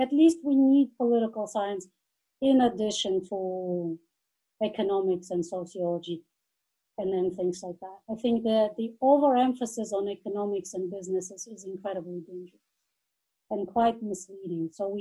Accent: Armenia; English is a second language; I'm a local Armenian, born and grew up in Armenia, old enough to remember the Soviet Union, the collapse of the Soviet Union, and what came after.

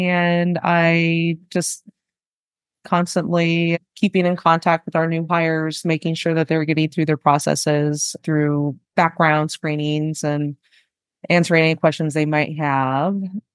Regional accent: Arizona, United States; Well, I'm one of those rare Arizona natives. I'm not a transplant from Ohio, like everybody seems to be.

